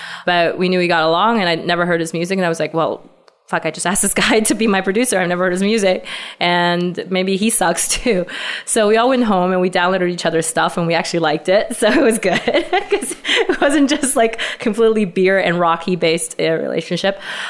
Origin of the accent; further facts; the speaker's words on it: Beijing, China; accent: Valley Girl; English is a second language; also born or lived in California; We are from Beijing. You might hear me with a funny Valley Girl accent because I went to school in California briefly.